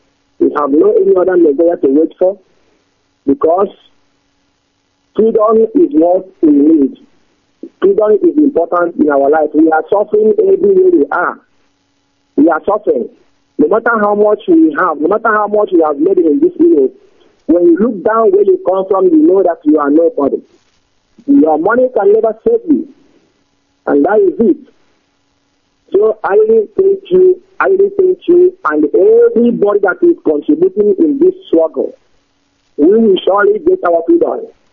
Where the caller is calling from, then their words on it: Switzerland; This is me. I am calling from Switzerland.